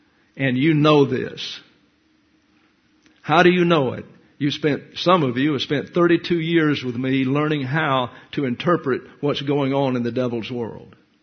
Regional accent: the South, United States; now in St. Louis, United States; I never seen anything like it. And I'm from the South. I came up here as a church every block.

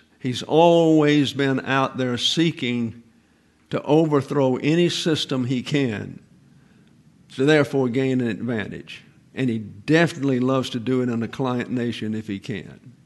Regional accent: Troy, Alabama, United States; a couple of weeks ago we were in my hometown. I am in the cradle roll of the First Baptist Church of Troy, Alabama.

